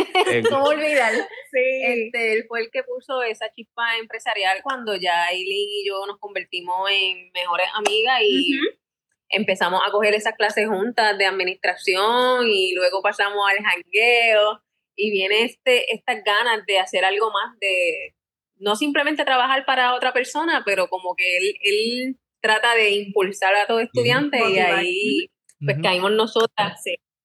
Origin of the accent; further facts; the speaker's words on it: Boquerón, Puerto Rico; Ambas somos de Cabo Rojo, yo soy de Boquerón, Aileen de un barrio que se llama Llanos Tunas.